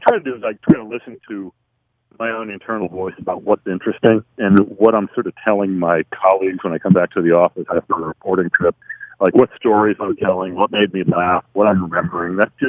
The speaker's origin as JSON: {"language": "English", "region": "Massachusetts", "country": "United States", "tie": "born or raised there", "said": "the Boston Globe, where I grew up in Massachusetts, and been reading Tom Boswell when I got down to D.C."}